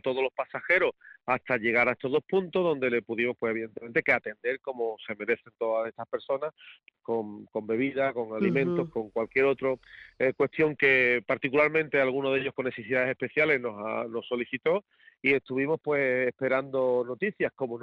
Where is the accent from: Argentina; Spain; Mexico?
Spain; Andalusia; el nombre de todos los que somos españoles y principalmente andaluces, porque los andaluces tenemos una idiosincrasia muy diferente al del resto de los españoles